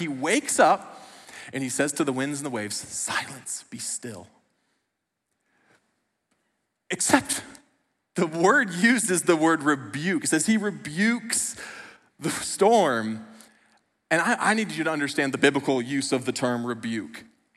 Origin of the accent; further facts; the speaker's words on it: Iowa, United States; moved away as an adult; I moved across the country from Iowa